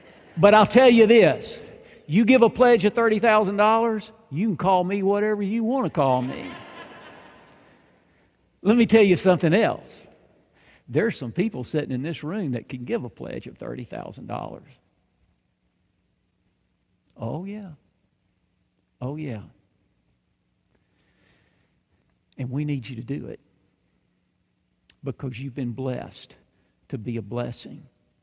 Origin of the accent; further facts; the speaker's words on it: Union City, Tennessee, United States; If you know anything about Union City, the town I grew up in over in Northwest Tennessee, to say that I'm a city boy is actually stretching it just a little bit.